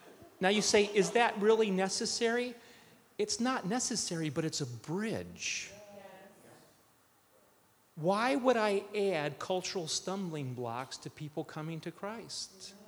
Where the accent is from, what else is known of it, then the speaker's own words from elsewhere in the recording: Cleveland, Ohio, United States; I grew up in Cleveland. Just want to remind you, we are the world champions of the NBA.